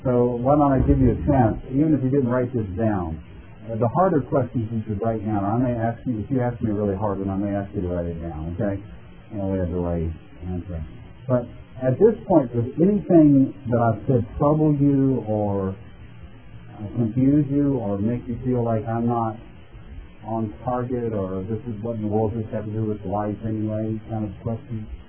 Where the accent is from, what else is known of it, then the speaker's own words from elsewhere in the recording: Roanoke, Virginia, United States; I say, Roanoke, Virginia. I spent most of my life in Roanoke, not quite half of my life now, in Roanoke, Virginia.